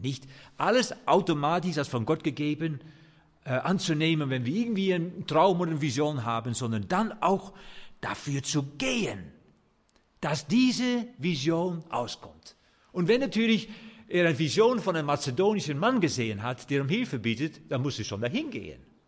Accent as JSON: {"language": "German", "country": "Netherlands", "second_language": "German", "said": "ich als Holländer irgendwie anders ticke."}